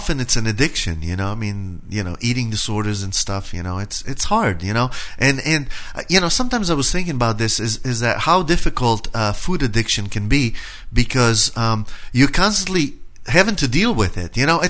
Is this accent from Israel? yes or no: yes; Israel; I'm originally from Israel and stuff.